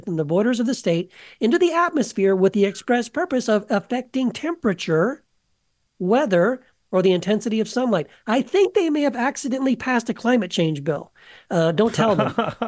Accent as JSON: {"language": "English", "region": "Tennessee", "country": "United States", "tie": "born there", "said": "By the way, I was born in Tennessee, so this is especially painful for me to have to report this kind of stuff."}